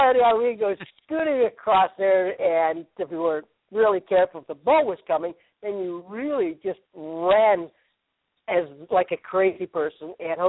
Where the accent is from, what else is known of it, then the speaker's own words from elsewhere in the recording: Kane, Pennsylvania, United States; I actually grew up on a dairy farm in Kane, Pennsylvania.